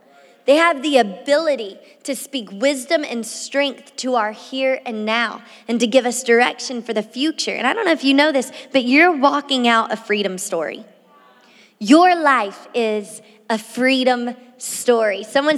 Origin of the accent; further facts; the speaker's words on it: Louisiana, United States; now in Miami, United States; I grew up in Louisiana. I grew up with all my brothers being quarterbacks, football, football, football. But when I moved to Miami, I learned about a whole other football.